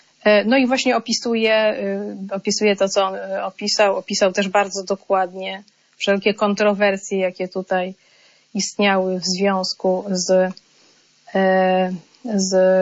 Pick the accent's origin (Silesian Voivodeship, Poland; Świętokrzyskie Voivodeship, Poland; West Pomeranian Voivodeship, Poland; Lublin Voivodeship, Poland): Lublin Voivodeship, Poland; Lublin; born there; No ja pochodzę, urodziłam się w Lublinie